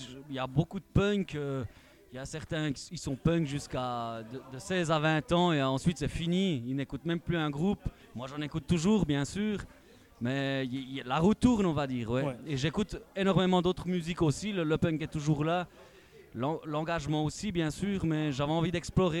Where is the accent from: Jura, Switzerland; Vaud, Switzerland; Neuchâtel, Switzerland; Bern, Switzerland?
Jura, Switzerland; je suis originaire du Jura suisse, donc dans les franches montagnes, région de montagne.